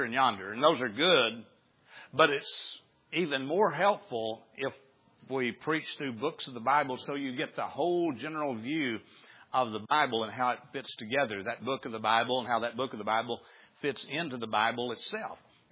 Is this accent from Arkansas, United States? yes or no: yes; Arkansas, United States; I grew up in Izzard County out in the country. I mean, we lived at the end of the road. We lived on a farm.